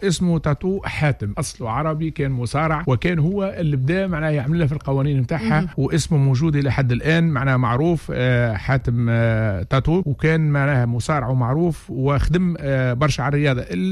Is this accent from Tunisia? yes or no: yes; Tunisia; كان عندنا في تونس خاصة في الساحل كانت موجودة برشا